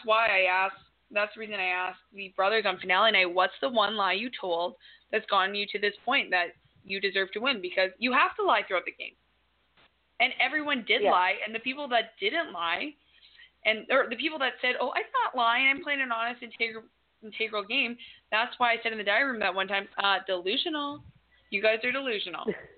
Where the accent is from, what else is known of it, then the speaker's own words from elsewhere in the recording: Winnipeg, Manitoba, Canada; I'm from Winnipeg.